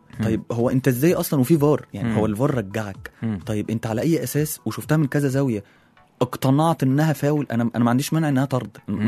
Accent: Egypt; كره اليد عندنا في مصر في مستوى عالي قوي

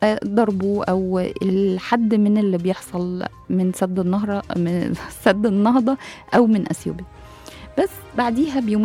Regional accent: Egypt; ودي أهم حاجة عندنا كمصريين

